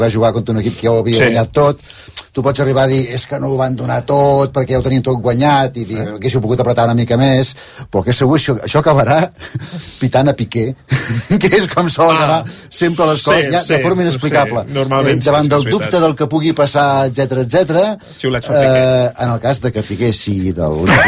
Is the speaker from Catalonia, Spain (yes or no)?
yes; Sabadell, Catalonia, Spain; Jo soc de Sabadell